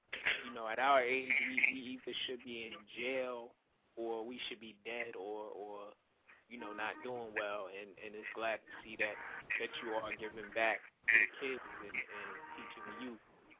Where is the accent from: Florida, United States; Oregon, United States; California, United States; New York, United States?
New York, United States; East New York; my man …, one of my people I grew up with in East New York